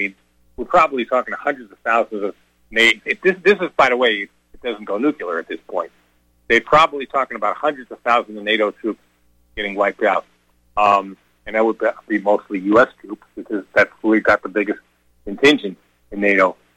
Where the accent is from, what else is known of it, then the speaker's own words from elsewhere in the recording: United States; I'm, you know, of Jewish heritage. I don't care. I'm an American